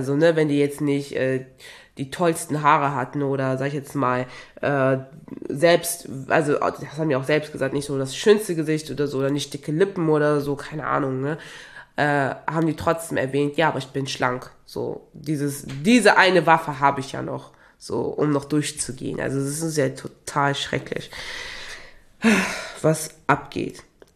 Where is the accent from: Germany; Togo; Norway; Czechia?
Togo; ich komme ja auch ursprünglich aus Togo